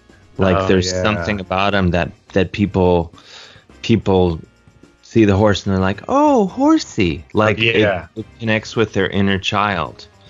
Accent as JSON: {"language": "English", "town": "Cleveland", "region": "Ohio", "country": "United States", "tie": "born or raised there", "said": "when I was a pretty young thing, growing up in Cleveland, Ohio, there was this street called Mayfield Road"}